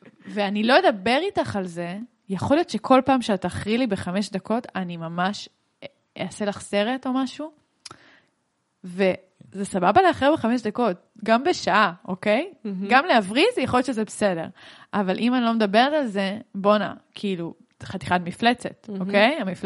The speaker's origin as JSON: {"language": "Hebrew", "town": "Rishon LeZion", "region": "Central District", "country": "Israel", "tie": "born or raised there", "said": "כן, גדלתי בראשון."}